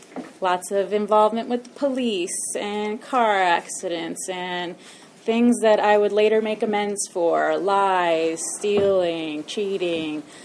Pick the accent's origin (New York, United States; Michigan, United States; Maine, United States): New York, United States; I'm originally from New York. I did not get sober there, but I did have my first drink in New York.